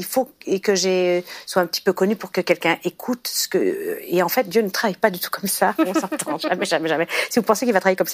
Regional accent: France

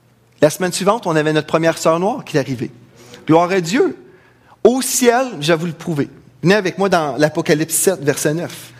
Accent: Quebec, Canada; Et puis même, aborigène aussi. Donc, je suis le melting pot du Canada. Je suis un Québécois, mélangé, bien mélangé.

